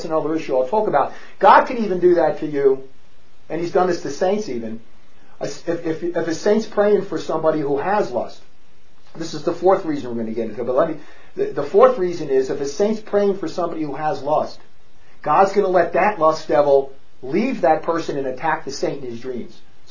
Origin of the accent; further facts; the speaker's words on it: Newark, New Jersey, United States; It's just like every guy I grew up with in Newark, New Jersey, is all the same.